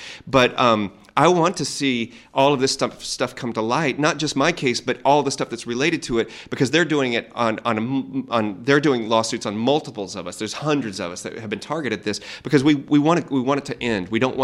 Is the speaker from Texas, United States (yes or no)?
yes; Texas, United States; But I'm like, I'm from Texas. I have two guns. That's not a stockpile.